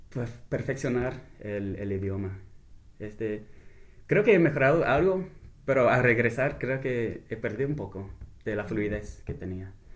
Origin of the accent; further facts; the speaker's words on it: Mexico; Y en México no estaba organizado, andaba como mexicano, como tarde, ya sabes.